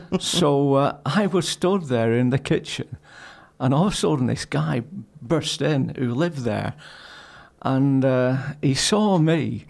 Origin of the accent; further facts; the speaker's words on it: Glossop, East Midlands, United Kingdom; I've lived in Glossop for most of my life. It's my hometown. It's a town I love, and it's a town where I couldn't see myself moving anywhere else, to be honest with you.